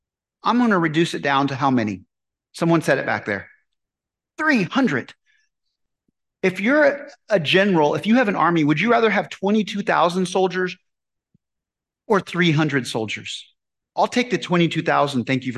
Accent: Austin, Texas, United States; I can remember growing up in Austin, the first time I rode a bike

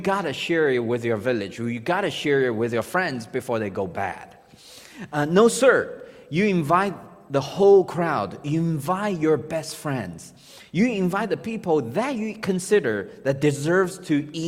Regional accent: Texas, United States; Now, as a Texan, I can hear some of y'all thinking, beef?

